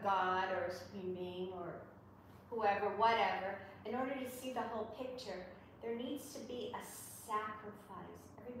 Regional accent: New York, United States; I'm from New York.

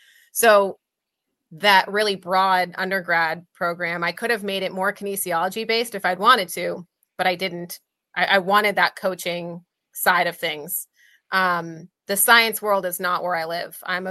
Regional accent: New England, United States; I'm from New England, so I went back home for my internship

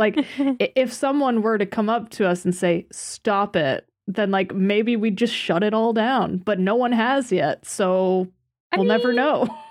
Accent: United States; You say that as if me, an American, would actually know about the Constitution and its amendments.

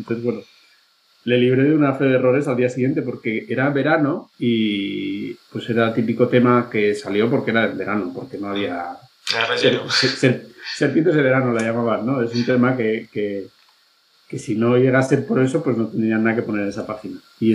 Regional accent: Navarre, Spain; moved away as an adult; also born or lived in Madrid; Que yo soy de Navarra y, bueno, pues estuve ahí en Madrid a gusto hasta que ya me cansé.

